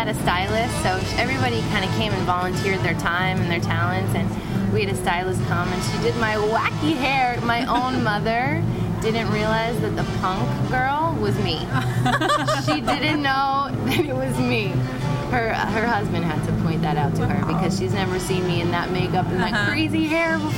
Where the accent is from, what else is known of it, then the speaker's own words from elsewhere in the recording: New Jersey, United States; moved away as an adult; also born or lived in Colorado; No, I'm a Jersey girl.